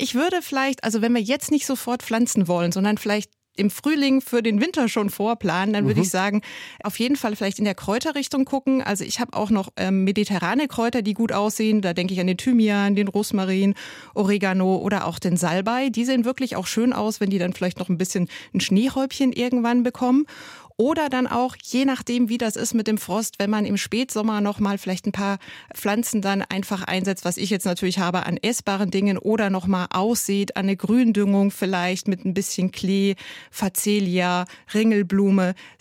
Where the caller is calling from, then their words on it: Bremen, Germany; wir hier in Bremen noch einige frostige Nächte hatten. Ich bin ja aus Bremen zugeschaltet.